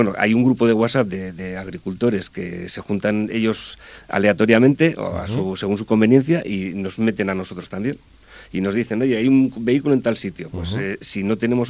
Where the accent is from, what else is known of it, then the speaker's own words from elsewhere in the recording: Basque Country, Spain; Pero los alaveses lo entendemos perfectamente.